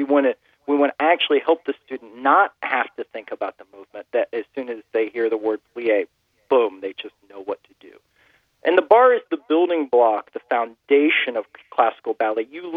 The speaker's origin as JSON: {"language": "English", "town": "Columbus", "region": "Ohio", "country": "United States", "tie": "born or raised there", "said": "I grew up in Columbus, Ohio, or anything anyone around me was doing."}